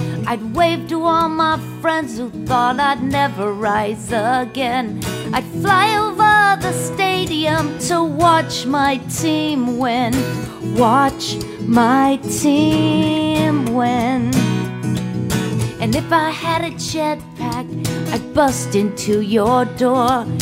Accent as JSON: {"language": "English", "town": "Denver", "region": "Colorado", "country": "United States", "said": "I told them I was from Denver, and I told them that I was, I was kind of a big shot in Denver."}